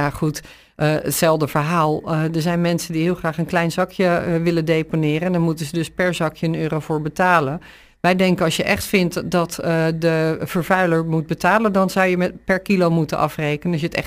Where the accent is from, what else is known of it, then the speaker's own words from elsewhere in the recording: Krimpen, South Holland, Netherlands; Wij komen allemaal uiteraard uit Krimpen, dat geldt voor alle partijen.